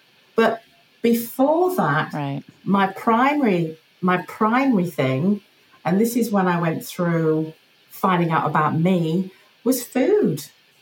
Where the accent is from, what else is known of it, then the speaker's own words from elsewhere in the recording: Yorkshire and the Humber, United Kingdom; I was raised in Yorkshire, England, and quite a strict family background.